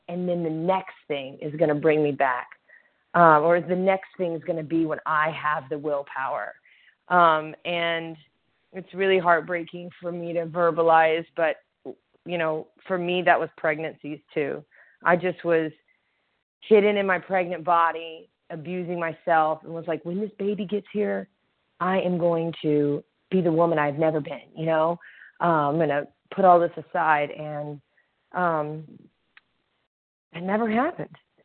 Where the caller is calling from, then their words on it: Louisiana, United States; but I'm in Louisiana.